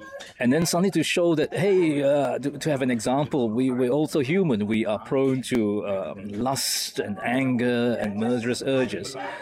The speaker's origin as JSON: {"language": "English", "country": "Malaysia", "said": "wherever I go outside Malaysia, I'm very aware that my actions, my words, even though I don't want them to be, they do reflect on my country."}